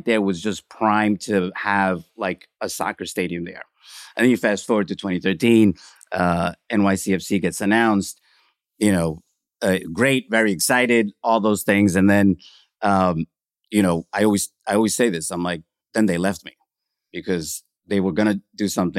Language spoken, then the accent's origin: English; Queens, New York, United States; I'm born and raised in Corona, Queens, to immigrants' parents from Ecuador.